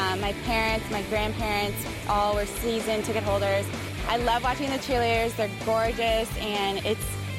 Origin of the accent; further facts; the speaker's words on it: Potomac, Maryland, United States; I'm from Potomac, Maryland.